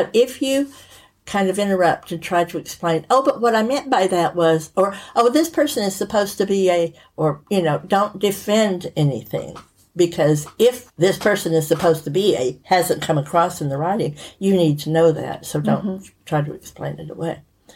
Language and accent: English; United States; Well, because I'm American in a group full of Brits, I have recently stopped marking misspellings